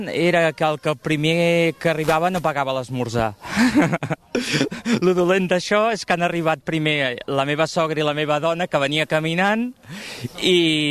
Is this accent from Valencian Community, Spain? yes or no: no; Sabadell, Catalonia, Spain; Bàsicament soc de Sabadell, he sortit del barri de la Creu Alta